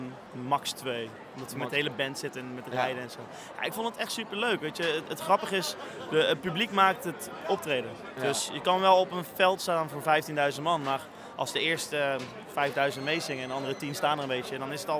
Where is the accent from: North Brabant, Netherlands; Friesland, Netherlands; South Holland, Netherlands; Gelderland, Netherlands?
North Brabant, Netherlands; 's-Hertogenbosch; Doet me een beetje denken aan Den Bosch, waar ik vandaan kom.